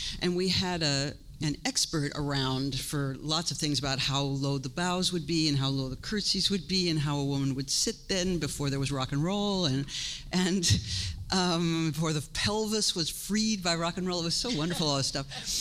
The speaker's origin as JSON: {"language": "English", "country": "United States", "said": "Maybe because I'm an American, I didn't realize that was not something you could do."}